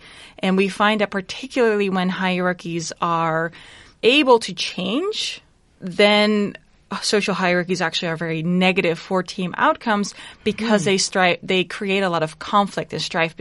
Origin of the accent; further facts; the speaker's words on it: Netherlands; moved away as an adult; now in United States; So I am a recent transplant to Iowa. I'm born and raised in the Netherlands, where I did my undergraduate, my master's, and my graduate studies. And I moved to the United States about 3.5 years ago.